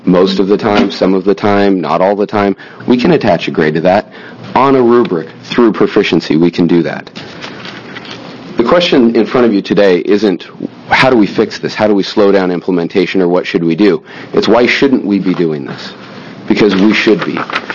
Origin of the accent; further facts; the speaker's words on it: Albany, New York, United States; I grew up in Albany. I've lived there over 20 years. I own a house there, and I'm a product of the school district.